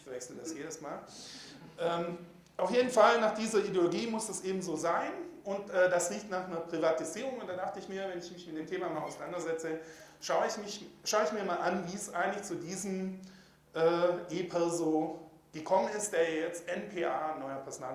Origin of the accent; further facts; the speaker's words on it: Swabia, Germany; ich bin Schwabe, ich gebe es zu, also Deutsch war meine erste Fremdsprache